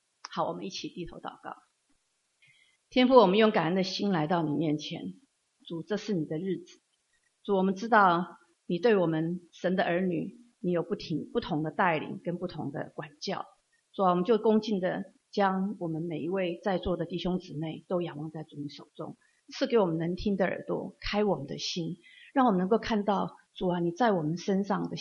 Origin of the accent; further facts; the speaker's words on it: China; now in United States; 我们中国人呢是非常注重孝道的民族，二十四孝的故事我们从小都听过，耳熟能详的哈。